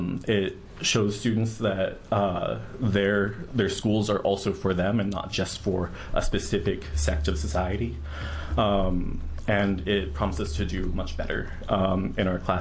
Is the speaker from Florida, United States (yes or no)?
no; California, United States; I grew up in California.